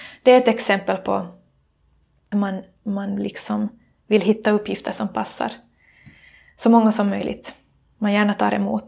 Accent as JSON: {"language": "Swedish", "country": "Finland", "said": "Och kyrkan där hemma i Finland."}